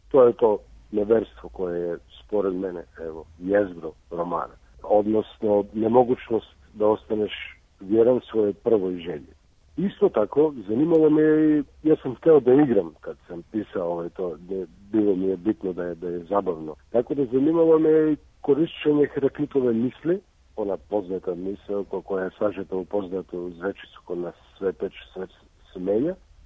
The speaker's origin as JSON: {"language": "Serbian", "country": "North Macedonia", "tie": "born or raised there", "said": "ja sam rođen u Jugoslaviji, odrastao u Makedoniji, a sada živim u Severnoj Makedoniji. A ja se nikad nisam odselio iz moje zemlje."}